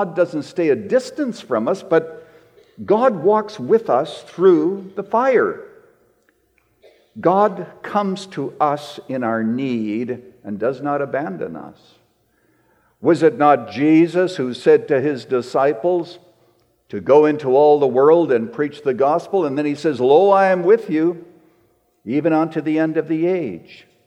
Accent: Saskatchewan, Canada; moved away as an adult; now in United States; I was brought up a Canadian. I was born in Saskatchewan, Canada, in a small little town, and where we didn't have any street lights, but there was a stop sign at the railway station. And I was born in that context, but I am now an American citizen.

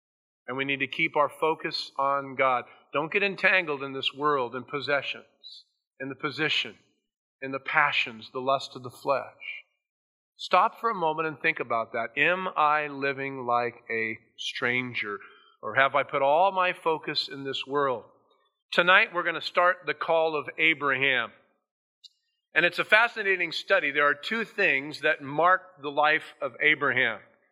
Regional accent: United States; they look at me weird because I'm an American and I dress funny.

